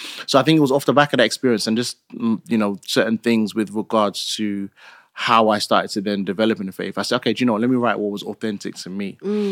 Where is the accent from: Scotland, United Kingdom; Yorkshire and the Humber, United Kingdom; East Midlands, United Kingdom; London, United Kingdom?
London, United Kingdom; like I'm from East London, and I grew up in an era where grime music was just the thing.